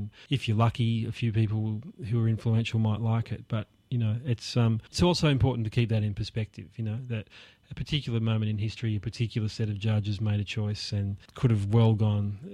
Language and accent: English; Sydney, New South Wales, Australia; I grew up in Sydney, yeah. Yeah, I grew up in the Sutherland Shire in Oyster Bay. It's my home.